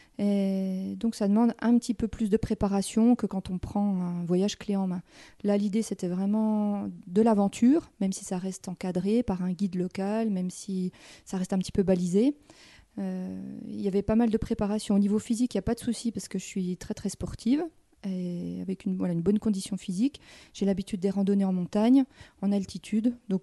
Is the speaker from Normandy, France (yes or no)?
no; Bourgogne-Franche-Comté, France; Par exemple, moi, je suis du Haut-Doubs, terre de montagne.